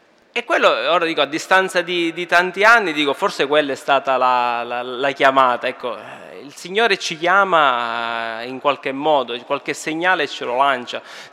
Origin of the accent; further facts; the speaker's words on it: Syracuse, Sicily, Italy; Ho 33 anni, vengo da Siracusa, quindi estremo sud dell'Italia